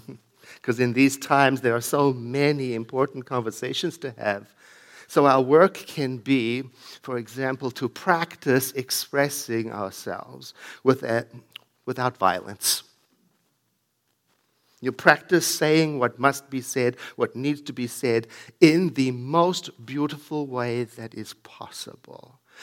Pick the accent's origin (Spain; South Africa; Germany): South Africa; now in United States; I grew up in South Africa